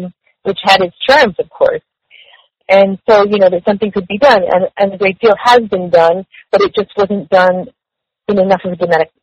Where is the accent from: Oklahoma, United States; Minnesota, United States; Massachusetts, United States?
Massachusetts, United States; Boston; as people have found out in my hometown in Boston, which was dirty when I was a kid and has been cleaned up.